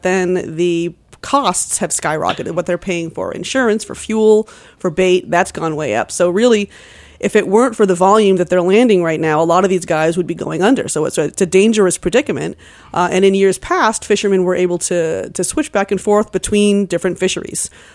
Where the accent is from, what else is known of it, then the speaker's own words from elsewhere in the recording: Cape Elizabeth, Maine, United States; I grew up on in Cape Elizabeth, which is just south of Portland. My parents are both teachers, but my father also lobstered in the summer.